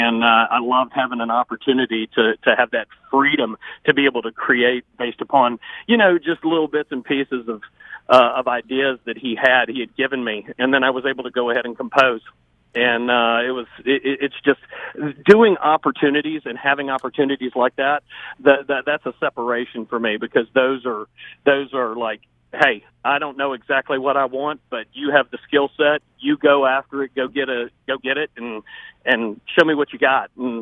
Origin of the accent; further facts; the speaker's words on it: Boone, North Carolina, United States; because those are my stomping grounds. Like you said, I'm from Boone.